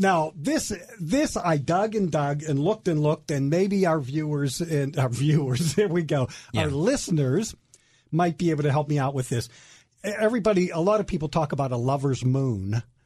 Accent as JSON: {"language": "English", "country": "United States", "first_language": "English", "said": "Actually, American is my first language."}